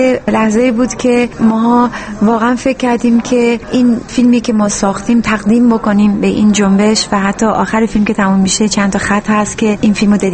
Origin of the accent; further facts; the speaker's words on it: Iran; من همیشه یک عنوان افتخار خودم زن ایرانی هستم